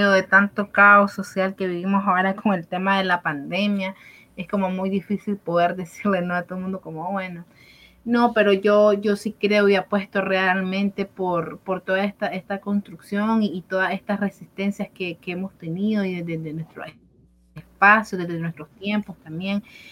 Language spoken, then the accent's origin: Spanish; Nicaragua; now in Costa Rica; lo que está pasando en Nicaragua no solo realmente nos afecta a nosotros como nicaragüenses, también vemos en Costa Rica, pues que nos ha tocado venirnos acá